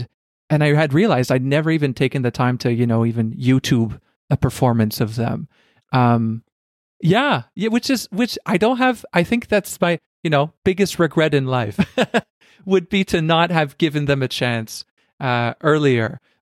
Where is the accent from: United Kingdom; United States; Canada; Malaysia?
Canada; even though I'm Canadian, like you